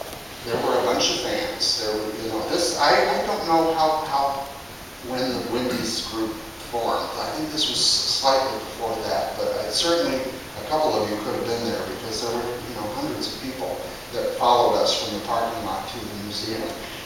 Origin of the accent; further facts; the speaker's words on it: Hancock Park, California, United States; I grew up in Hancock Park, California, which is just south of Hollywood. I'm a Hollywood baby.